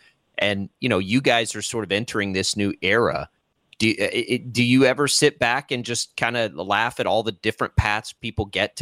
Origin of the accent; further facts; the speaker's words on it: Texas, United States; I'm from the Texas Panhandle, which is just so rich with wrestling background.